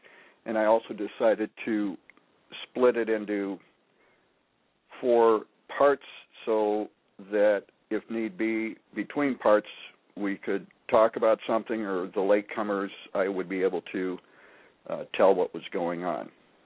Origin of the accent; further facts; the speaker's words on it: Minnesota, United States; from Minnesota.